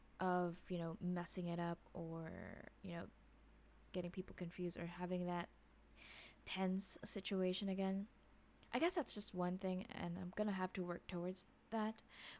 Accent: Philippines; I mean, I'm not a nurse, but I'm Filipino. I grew up with a bunch of nurses in the family

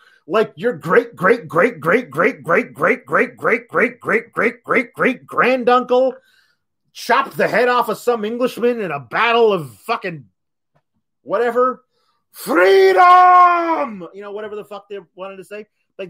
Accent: Eugene, Oregon, United States; in my hometown, the mall, Valley River Center in Eugene, Oregon, had a swords and cutlery shop.

